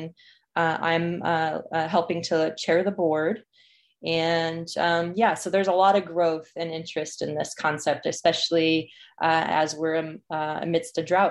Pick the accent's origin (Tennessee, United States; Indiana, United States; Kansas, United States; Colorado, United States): Indiana, United States; Indianapolis; moved away as an adult; Yeah, I'm from Indiana or the suburbs of Indianapolis originally. And I moved out to Oregon initially for grad school back in 2007.